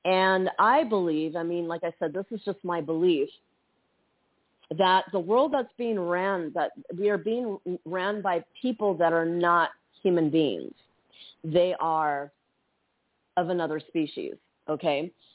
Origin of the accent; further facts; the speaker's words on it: United States; You know me, I mean, I'm from America.